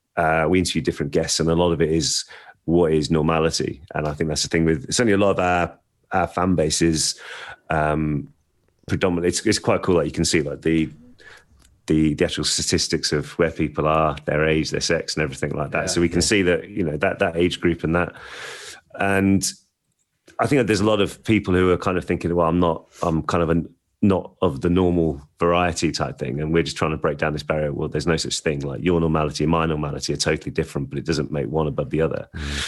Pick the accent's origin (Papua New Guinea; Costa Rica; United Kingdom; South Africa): United Kingdom; Birmingham, West Midlands; So I grew up in North Birmingham.